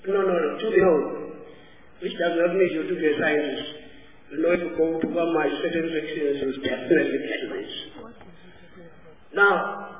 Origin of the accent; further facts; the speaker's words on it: Kenya; I am from Kenya this morning.